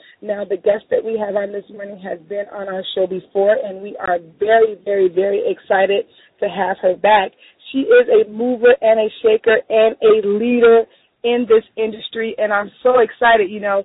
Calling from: Miami, Florida, United States; I'm calling in from Miami, Florida

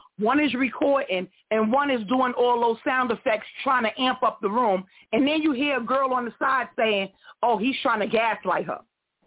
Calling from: Bronx, New York, United States; I'm calling from the Bronx.

